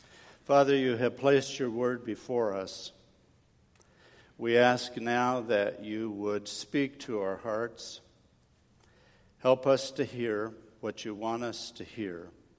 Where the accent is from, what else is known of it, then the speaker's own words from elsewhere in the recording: California, United States; born there; I was born in the Gold Rush country of Central California, small little town that's still not even incorporated.